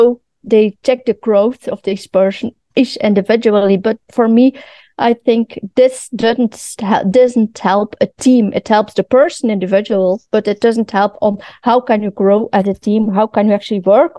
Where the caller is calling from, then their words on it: Kortrijk, Flanders, Belgium; I'm dialing from Belgium, more like the French, near the French border, Kortrijk. That's very close to the French border.